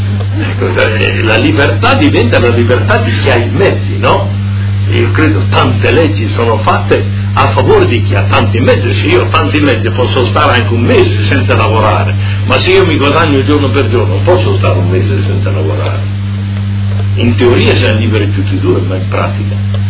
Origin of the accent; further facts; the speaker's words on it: Bologna, Emilia-Romagna, Italy; Io vengo da Bologna, come sentite, sono nato fuori, ma mia mamma era bolognese, la lingua materna, mia mamma era di San Lazzaro, diciamo.